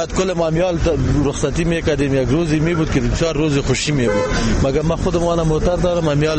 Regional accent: Parwan, Afghanistan; ولایت ما پروان، از باشنده سرک طلایی.

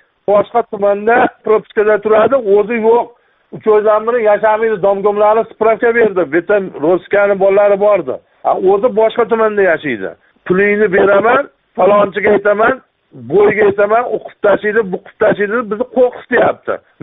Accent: Fergana Region, Uzbekistan; Farg'ona oblasti O'zbekiston tumani. Yosh qishlog'ida yashayman.

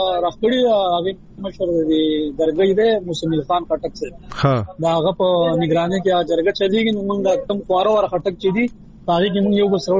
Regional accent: Khyber Pakhtunkhwa, Pakistan; موږ د سوات یو جی سوات تحصیل کابل ځانو باندې سم تعلق ده

